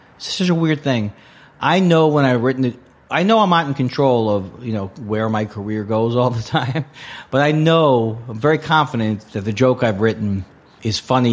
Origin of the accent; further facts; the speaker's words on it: New York, United States; But I grew up in New York, but then I started comedy in L.A.